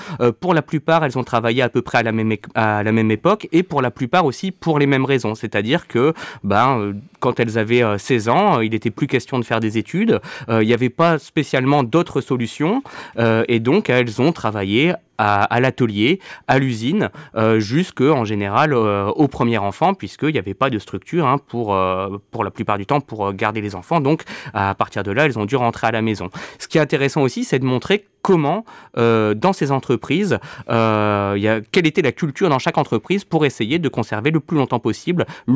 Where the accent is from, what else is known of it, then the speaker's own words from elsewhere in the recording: Avion, Hauts-de-France, France; j'ai 35 ans, j'ai grandi à Avion dans le bassin minier, j'ai fait des études de cinéma à Lille